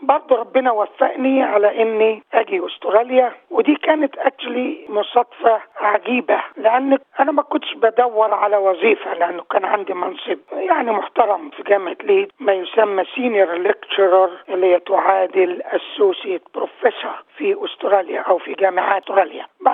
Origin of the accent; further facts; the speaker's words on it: Asyut, Asyut Governorate, Egypt; moved away as an adult; now in Sydney, Australia; أنا من مواليد أسيوط في صعيد مصر، تربيت في محافظة أسيوط وبعدين درست في جامعة عين شمس في القاهرة